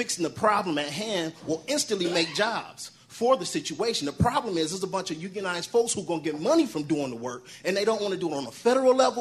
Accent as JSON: {"language": "English", "town": "Inkster", "region": "Michigan", "country": "United States", "tie": "born or raised there", "said": "because I'm born and raised in Inkster, so my father here, I'm in Flint. I live in Inkster currently"}